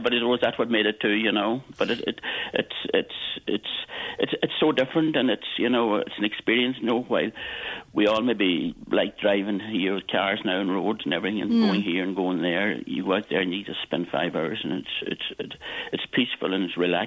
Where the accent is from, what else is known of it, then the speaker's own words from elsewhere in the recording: Ulster, Ireland; I mean, I'm from Donegal here and sad to say I should have been out there before